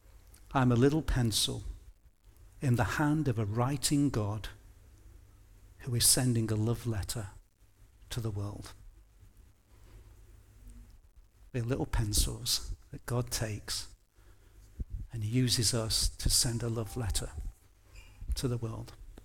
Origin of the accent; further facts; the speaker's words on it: United Kingdom; We're so British, we don't actually like to commune with passing strangers, do we?